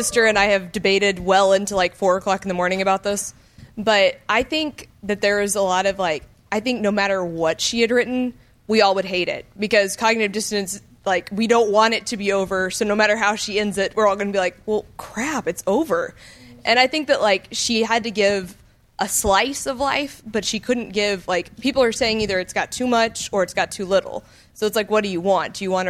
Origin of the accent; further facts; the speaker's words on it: Austin, Texas, United States; I'm from Austin.